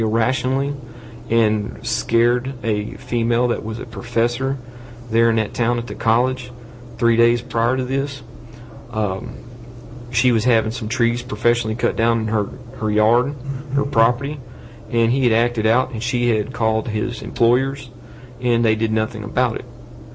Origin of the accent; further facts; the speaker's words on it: Commerce, Texas, United States; Well, I was from Commerce, Texas.